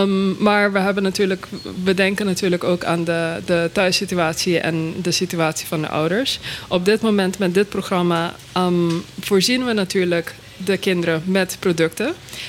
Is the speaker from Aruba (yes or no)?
yes; Aruba; Waar ik vandaan kom? Ik kom van Aruba.